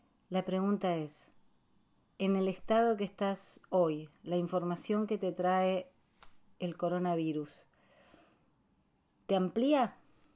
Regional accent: Argentina; Y ni siquiera como argentinos, como seres humanos

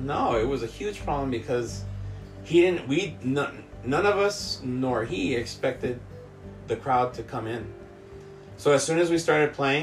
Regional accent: El Paso, Texas, United States; I told her we're from El Paso

